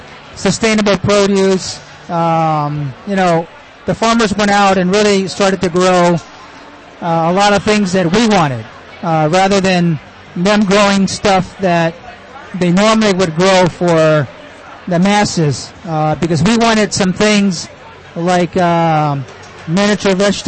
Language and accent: English; Japan; My father was born and raised on the island of Maui. And I consequently was born and raised in Japan.